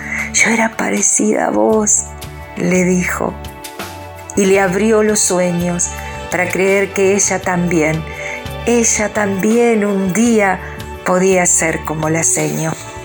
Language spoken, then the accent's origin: Spanish; Gualeguaychú, Entre Ríos, Argentina; soy de Gualeguaychú, Entre Ríos, y durante 45 años transité las salas de jardín de infante.